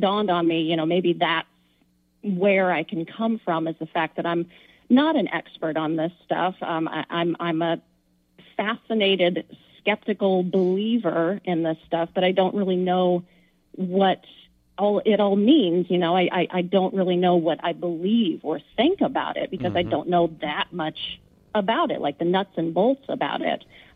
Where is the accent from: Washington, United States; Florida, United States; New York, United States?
Washington, United States; also born or lived in Montana / California; I grew up in Washington State and then spent 12 years in Montana. And after college, I moved down to California, and I was there for about a decade chasing the acting dream.